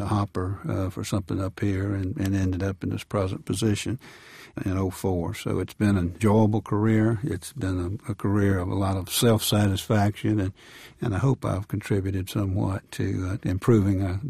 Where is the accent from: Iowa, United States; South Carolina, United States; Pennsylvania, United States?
South Carolina, United States; University of South Carolina and asked me to come with him. So gave me an opportunity to get back to my home state